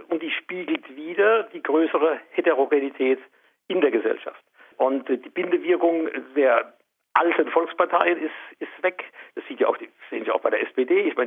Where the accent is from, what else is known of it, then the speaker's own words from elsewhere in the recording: Mannheim, Baden-Württemberg, Germany; Ich bin in Mannheim groß geworden